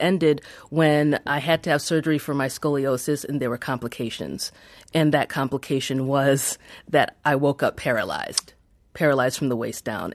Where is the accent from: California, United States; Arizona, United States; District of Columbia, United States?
Arizona, United States; Phoenix; I'm from Phoenix, Arizona, and we literally have autonomous vehicles on the road.